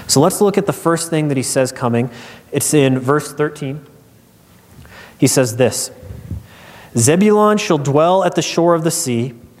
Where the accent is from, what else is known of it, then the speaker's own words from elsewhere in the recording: Nebraska, United States; That's a little tough for me because I grew up in Nebraska. I grew up in West Nebraska and rural Nebraska.